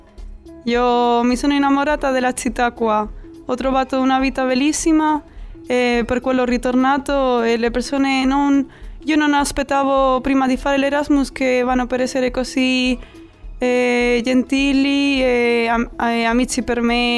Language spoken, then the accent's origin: Italian; Spain; Italian is a second language; now in Cagliari, Italy; Per me è quasi lo stesso che dalla Spagna, allora un 9 perché spendolo in soldi lo stesso che nel mio paese.